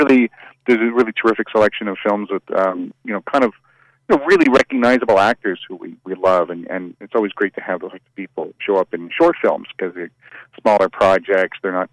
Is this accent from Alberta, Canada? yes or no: yes; Calgary, Alberta, Canada; now in Toronto, Canada; I'm based in Toronto, and I grew up out west in Calgary, so I kind of feel like Aspen is sort of familiar to me as a mountain town, since I spent a long time in mountain towns growing up.